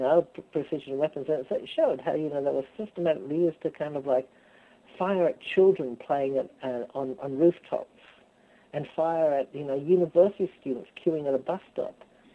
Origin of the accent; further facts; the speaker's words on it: Canberra, Australian Capital Territory, Australia; that was something different for me coming from Canberra, which is my hometown.